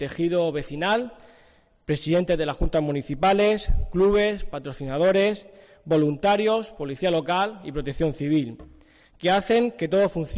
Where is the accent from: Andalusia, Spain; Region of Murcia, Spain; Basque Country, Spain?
Region of Murcia, Spain; una postal viva de lo que somos como murcianos.